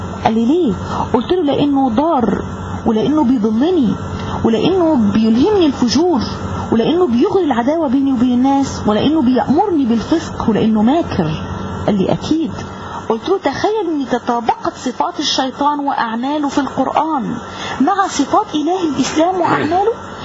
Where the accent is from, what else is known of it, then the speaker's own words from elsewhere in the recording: Egypt; من مصر، نشأت وتربيت في أسرة مسلمة ملتزمة مثقفة بالإسلام